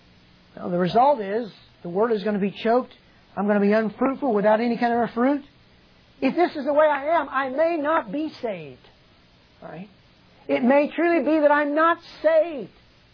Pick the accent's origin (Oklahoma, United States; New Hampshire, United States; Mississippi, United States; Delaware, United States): Delaware, United States; Now, where I grew up in Delaware, it has to put up with a whole lot of cold.